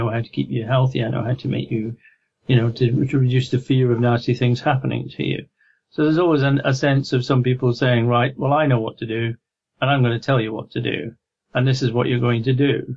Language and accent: English; Scotland, United Kingdom; But I suppose because I'm Scottish, at the time I grew up, went through medical school